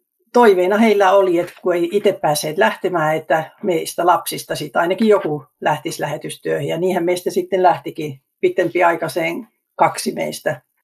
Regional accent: Korpilahti, Central Finland, Finland; also born or lived in Helsinki / Ulvila; Mä oon syntynyt Itä-Suomessa ja asunut ympäri Suomea, lapsuuteni viettänyt Korpilahdella ja sitten Helsingin kautta tultiin tänne, muutettiin Ulvilaan isän työn perässä

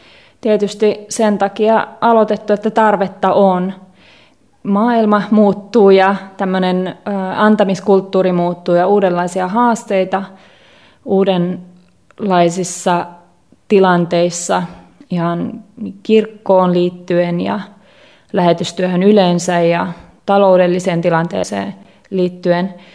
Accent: Southeast Finland, Finland; also born or lived in Costa Rica; Mä olen kotoisin Kaakkois-Suomesta

